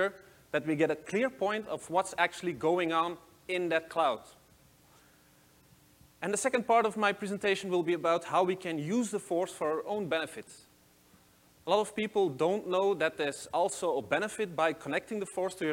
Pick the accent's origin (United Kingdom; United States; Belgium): Belgium; English is a second language; I'm from Belgium.